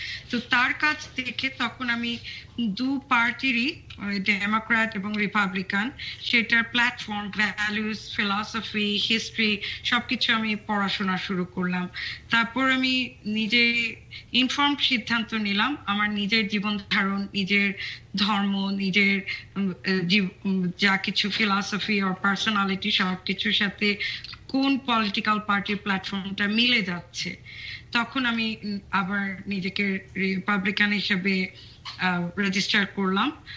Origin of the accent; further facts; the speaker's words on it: Bangladesh; moved away as an adult; now in United States; আমি বড় হয়েছি বাংলাদেশে, অ্যাডাল্ট এজেই এসেছি আমেরিকাতে